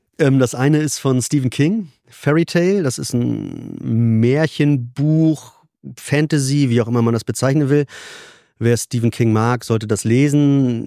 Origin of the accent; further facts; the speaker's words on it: Bad Schwartau, Schleswig-Holstein, Germany; also born or lived in Lübeck; Also ich komme ursprünglich aus Schwartau, also das ist ja auch nicht Lübeck